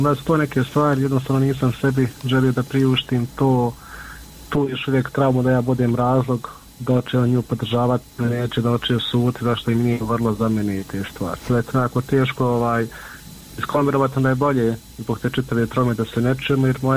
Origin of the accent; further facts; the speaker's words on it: Miljevina, Republika Srpska, Bosnia & Herzegovina; mi smo svi gore iz Miljevine